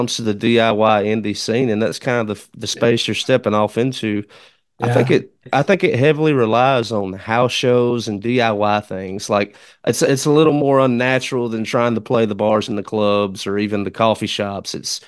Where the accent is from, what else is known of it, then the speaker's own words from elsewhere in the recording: Alabama, United States; now in Mississippi, United States; What I found is, I'm from Alabama. I currently reside in Mississippi